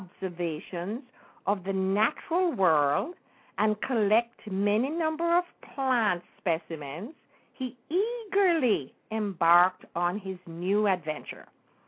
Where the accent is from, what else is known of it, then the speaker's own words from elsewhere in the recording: Jamaica; I just love the fact that I was blessed to be born and raised in Jamaica.